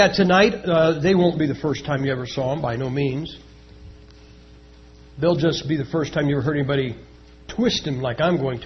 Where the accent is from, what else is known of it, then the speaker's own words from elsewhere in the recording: Massillon, Ohio, United States; I'm from Massillon, Ohio. Massillon, Ohio is where football got its start.